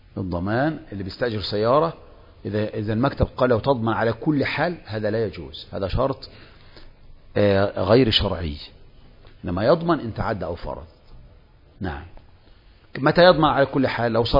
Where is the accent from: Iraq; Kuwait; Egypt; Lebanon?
Egypt; احنا طبعا كمصريين